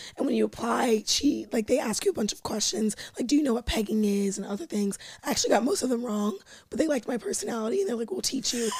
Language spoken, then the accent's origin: English; Bible Belt, United States; Like, I grew up in the Bible Belt.